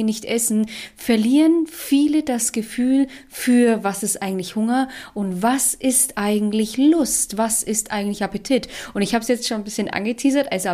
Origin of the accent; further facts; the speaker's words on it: Nuremberg, Bavaria, Germany; ich bin aus Nürnberg